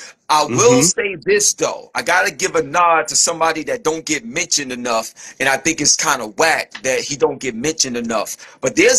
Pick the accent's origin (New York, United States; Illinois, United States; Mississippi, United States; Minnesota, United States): New York, United States; New York City; I'm from East New York, Brooklyn, and that's the energy that you're gonna get.